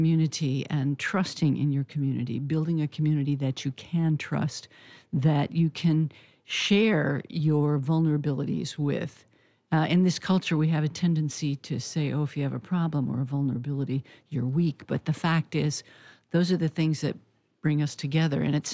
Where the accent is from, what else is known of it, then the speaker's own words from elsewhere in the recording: Illinois, United States; I grew up outside Chicago.